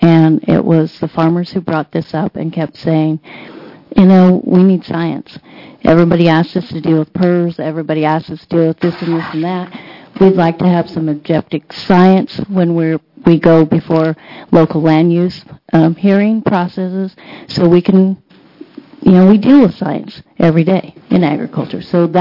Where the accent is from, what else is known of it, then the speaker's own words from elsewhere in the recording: Oregon, United States; And I'm from Central Oregon.